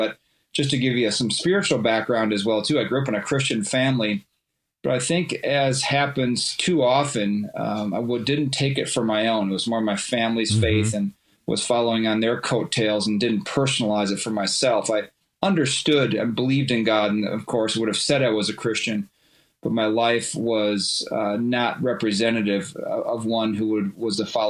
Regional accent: Minnesota, United States; Yeah, well, I live in Minnesota, first of all. I was born and raised here in the West Metro of the Twin Cities.

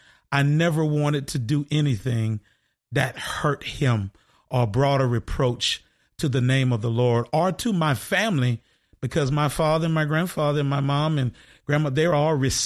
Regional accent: Orlando, Florida, United States; Well, I am a native of Orlando, Florida, born and raised, grew up in a wonderful community called Tangelo Park, which is sandwiched between International Drive and Sand Lake Road.

